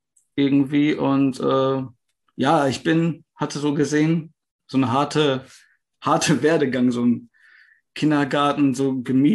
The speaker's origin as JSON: {"language": "German", "town": "Hagen", "region": "North Rhine-Westphalia", "country": "Germany", "lives_now": "Dortmund, Germany", "said": "bin genau … 38 mittlerweile, obwohl ich mich gar nicht so fühle, aber ist so. Und komme aus Hagen, wohne jetzt in Dortmund."}